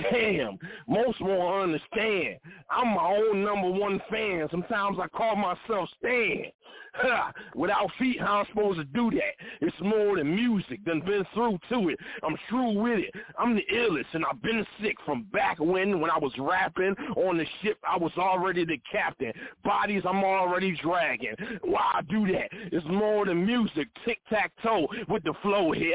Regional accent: Philadelphia, Pennsylvania, United States; born there; now in New Jersey, United States; Yeah, I'm living in Jersey, but I was born in Philly.

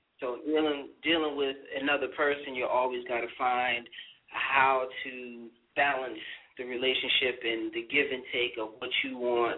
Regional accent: Boston, Massachusetts, United States; now in Los Angeles, United States; I'm from Boston, Massachusetts. I'm a big Red Sox, Celtics, Patriots, Bruins fan. Grew up in Boston, Mattapan, Mass., and now I reside in Los Angeles, California, Hollywood, and been out here for about two and a half years.

